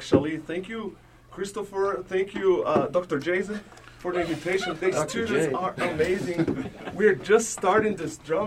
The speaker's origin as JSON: {"language": "English", "town": "Salvador", "region": "Bahia", "country": "Brazil", "tie": "born or raised there", "second_language": "English", "said": "So we use the tradition of my hometown in Salvador, the drumming tradition"}